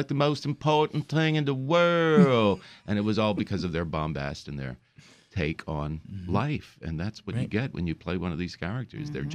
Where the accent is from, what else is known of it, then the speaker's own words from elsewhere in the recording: Louisiana, United States; I grew up in the Bayou country and, to be able to embrace this character of Big Daddy brings back all kinds of memories of guys I saw coming into my dad's barber shop.